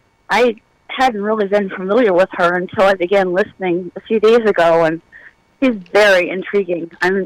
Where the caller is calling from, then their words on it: Lock Haven, Pennsylvania, United States; I'm out of a place called Lock Haven, Pennsylvania. It's a very small town.